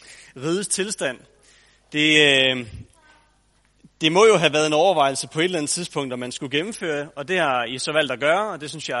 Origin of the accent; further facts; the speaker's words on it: Tarm, Central Denmark Region, Denmark; now in Copenhagen, Denmark; Og det er fordi både Elisabeth og jeg er her fra Vestjylland. Jeg er født og opvokset i Tarm, og flyttet fra Tarm til København for at studere teologi for nogle år siden.